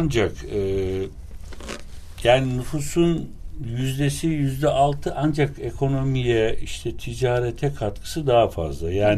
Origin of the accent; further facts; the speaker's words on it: Üsküdar, Istanbul, Turkey; ben burada doğma büyüdüm. Üsküdarlıyım. Üsküdar'da doğdum benim. Çocukluğum burada geçti